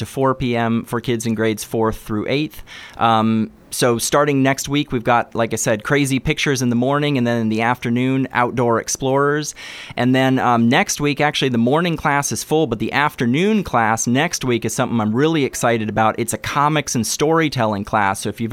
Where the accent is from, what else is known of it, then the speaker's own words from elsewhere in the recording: Myrtle Creek, Oregon, United States; So I'm actually from Myrtle Creek, Oregon.